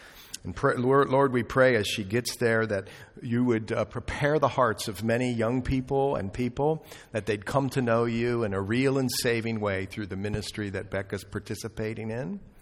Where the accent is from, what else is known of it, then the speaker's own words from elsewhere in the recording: Ohio, United States; I'm from Ohio. I went to school in Lima, Ohio.